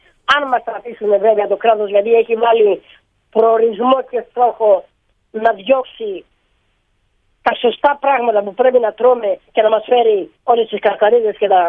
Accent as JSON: {"language": "Greek", "town": "Karpathos", "region": "South Aegean", "country": "Greece", "said": "Με κάνεις να σου πω το ποίημα που έχω βγάλει για την Κάρπαθο, εγώ η ίδια."}